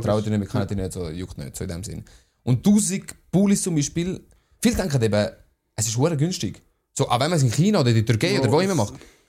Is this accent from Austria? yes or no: no; Italy; Ich bin Italiener, ja.